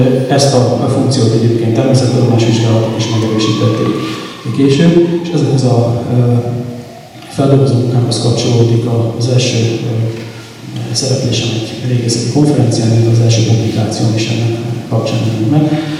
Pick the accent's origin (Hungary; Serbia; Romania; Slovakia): Slovakia; Šamorín, Trnava Region; az a terület, ahonnan én származom, hogy a Csalogok Somorjára